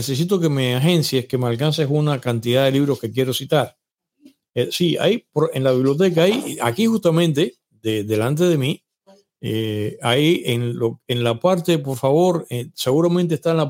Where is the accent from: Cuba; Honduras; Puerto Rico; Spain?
Cuba; moved away; tuve que salir de Cuba para comenzar a enterarme de su vida personal